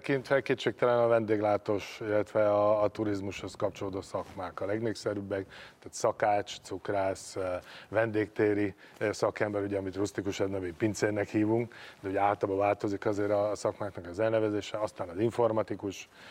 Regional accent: Nagyatád, Somogy, Hungary; born there; now in Siófok, Hungary; én Nagyatádon születtem.

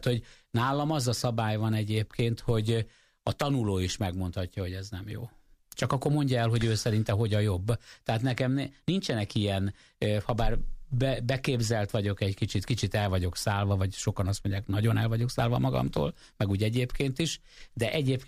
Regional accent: Mezőgyán, Békés, Hungary; also born or lived in Gyula; Igen, én Gyulán születtem, és Mezőgyámba nőttem föl.

